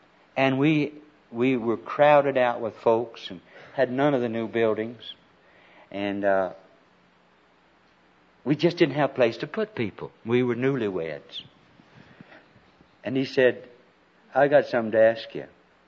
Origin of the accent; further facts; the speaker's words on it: Dothan, Alabama, United States; Dothan, that's my hometown in Alabama. Dothan, Alabama.